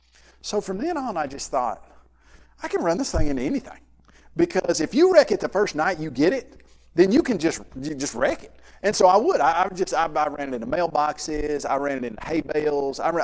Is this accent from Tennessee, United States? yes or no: yes; Columbia, Tennessee, United States; And so I grew up in Columbia, Tennessee